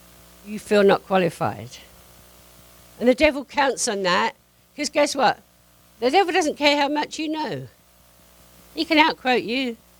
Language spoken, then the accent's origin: English; Macon, Georgia, United States; in Macon, that's where I live. You can tell by my accent. Don't say, Macon, Georgia. I'm Macon, Georgia.